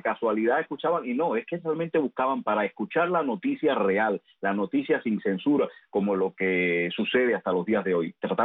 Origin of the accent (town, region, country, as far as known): Cuba